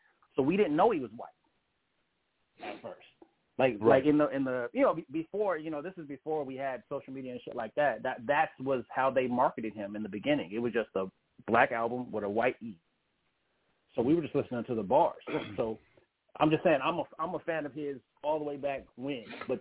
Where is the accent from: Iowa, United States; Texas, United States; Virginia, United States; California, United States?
California, United States; San Jose; And I just happened to be, I'm from San Jose, and he happens to have relatives from San Jose.